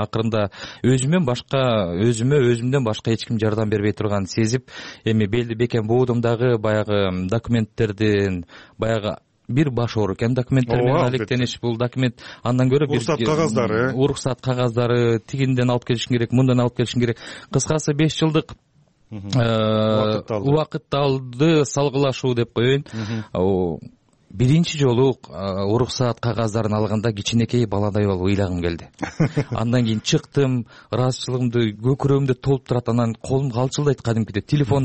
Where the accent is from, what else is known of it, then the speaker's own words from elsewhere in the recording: Toktogul, Jalal-Abad Region, Kyrgyzstan; born there; менин киндик каным тамган жерге жасабашым керек? Ошол үмүттө, анткени Токтогул бир гана Токтогул шаары же район эмес, толугу менен Кетменте өрөөнө